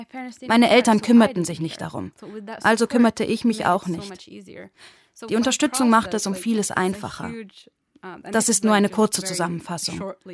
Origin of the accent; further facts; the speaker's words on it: Lebanon; also born or lived in Norway; In meiner eigenen Familie, in meinem Umfeld, in meinem Heimatland Libanon und natürlich in der norwegischen Gesellschaft, in der Schule, mit Freunden.